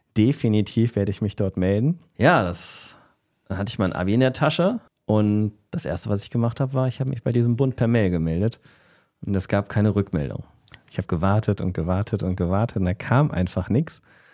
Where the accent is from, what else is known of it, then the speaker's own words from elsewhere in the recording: Düsseldorf, North Rhine-Westphalia, Germany; also born or lived in Aachen; Also ich bin in Aachen geboren, in Aachen-Burtscheid. Ich hatte auch sogar mal zur Geburt einen anderen Nachnamen bis zur Hochzeit meiner Eltern, wo ich dann rückwirkend legitimiert wurde. Wir sind dann relativ zügig dann nach Düsseldorf gezogen.